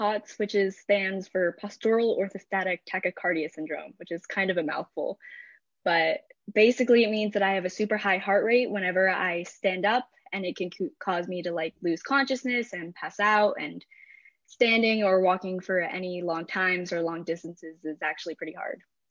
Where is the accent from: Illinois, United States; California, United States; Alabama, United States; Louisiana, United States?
California, United States; I'm actually from California